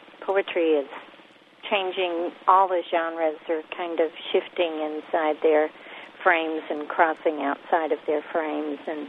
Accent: Arkansas, United States; I went to public schools in the Ozarks, small town public schools and state schools.

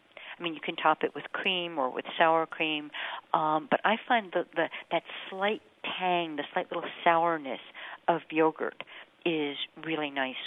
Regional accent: United States; the driver will ask me where I come from and I'll say I'm American

